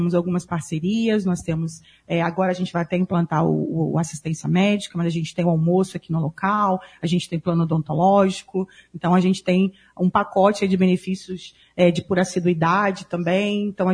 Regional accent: Rio de Janeiro, Brazil; now in Cascavel, Brazil; eu venho do Rio de Janeiro, mas eu já estava há 4 anos em Cascavel, aqui também no Paraná. Então, assim, a minha experiência no Paraná já são de 5 anos.

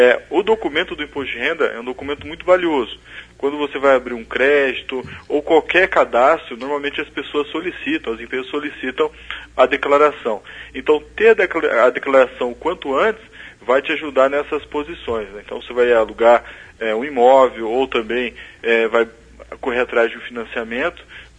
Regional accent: Brazil; quem sofre isso somos nós, brasileiros.

